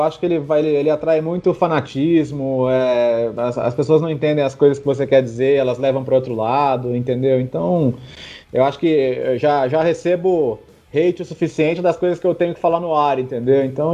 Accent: Belo Horizonte, Minas Gerais, Brazil; Eu sou de BH. Na verdade, meu pai é de Poços de Caldas, né?

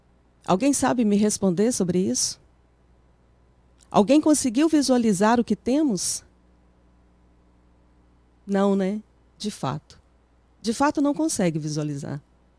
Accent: Timóteo, Minas Gerais, Brazil; sou de Timóteo

